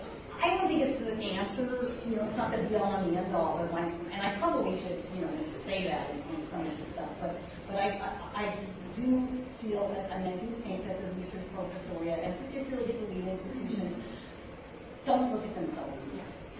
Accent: California, United States; I'm a working class kid. I grew up in California in the 60s

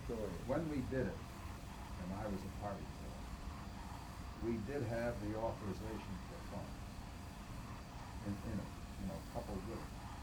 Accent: West Bend, Wisconsin, United States; I'm from West Bend. Been on that record for a long time.

